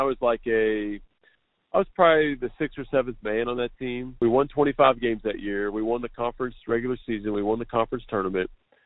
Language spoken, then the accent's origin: English; Butler, Kentucky, United States; I was from Butler, Kentucky.